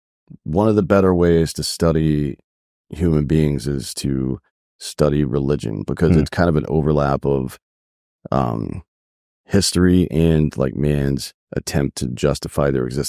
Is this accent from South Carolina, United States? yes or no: yes; South Carolina, United States; I was a Braves fan because I grew up in South Carolina.